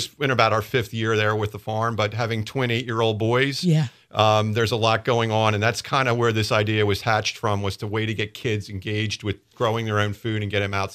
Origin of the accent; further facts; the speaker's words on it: Pennsylvania, United States; Well, I grew up down in Bucks County, Pennsylvania.